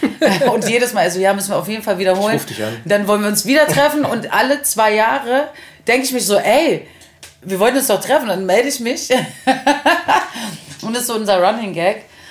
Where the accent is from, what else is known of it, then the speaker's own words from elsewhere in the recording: Berlin, Germany; Deutsch und Schwedisch. Und dann bin ich in Berlin geboren. Also deshalb möchte ich nochmal hier, ganz wichtig, born and raised in Berlin.